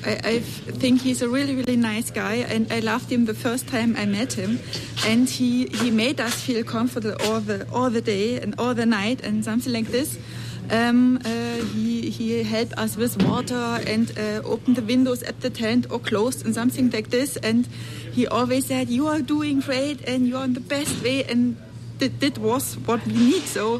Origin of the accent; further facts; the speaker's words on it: Germany; DLA-DYL. I come from Germany